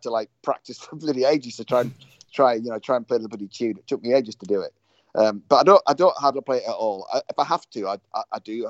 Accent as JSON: {"language": "English", "town": "Edinburgh", "region": "Scotland", "country": "United Kingdom", "tie": "born or raised there", "said": "Yeah, Edinburgh on Arthur's Seat, because Edinburgh's my hometown, right?"}